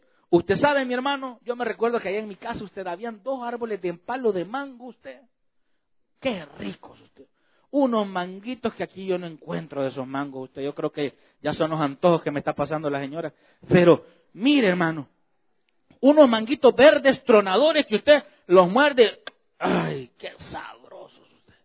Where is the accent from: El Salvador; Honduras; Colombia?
El Salvador; Allá en mi país decían, en El Salvador, que tiene caja de lustrar zapatos, decían.